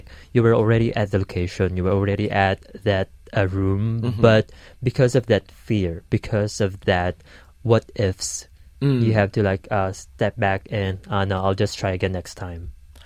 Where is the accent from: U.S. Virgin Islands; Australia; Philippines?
Philippines; And you know, as a Filipino, when I always hear Miss Saigon, always think about